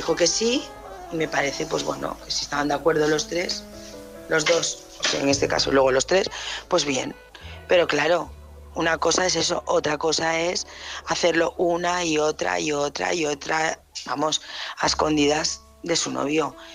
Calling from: Barcelona, Catalonia, Spain; de Barcelona

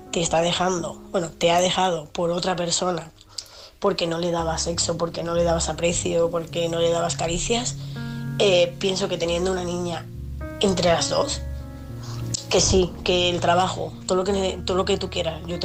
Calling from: Seville, Andalusia, Spain; de Sevilla.

